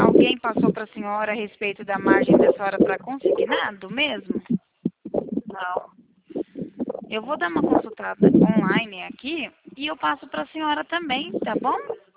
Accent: Cornélio Procópio, Paraná, Brazil; Eu sou de Cornélio Procópio, Paraná, aqui perto de Londrina.

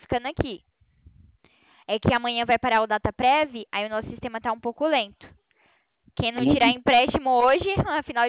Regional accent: São Paulo, Brazil; também sou de São Paulo, eu moro em Itatiba, São Paulo.

